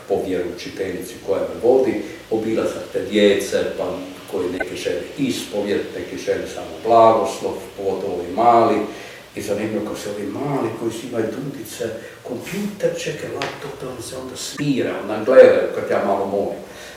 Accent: Koprivnica, Koprivnica-Križevci County, Croatia; Služio vojsku u Koprivnici, mom rodnom gradu

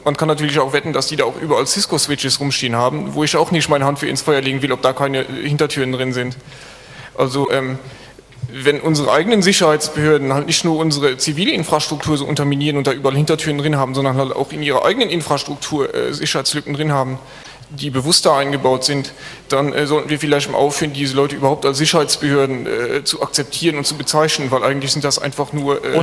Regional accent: Luxembourg; ich komme selber aus Luxemburg, ich habe den Prozess bei uns auch sehr intensiv verfolgt.

